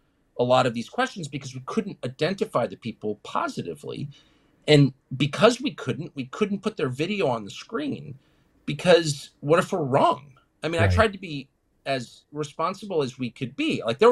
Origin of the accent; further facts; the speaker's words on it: Washington, United States; And of course, I'm from Washington, so I had been interested in it.